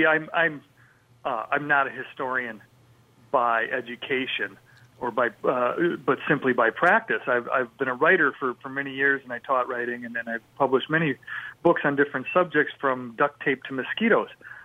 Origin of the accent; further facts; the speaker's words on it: St. Paul, Minnesota, United States; I'm from St. Paul originally.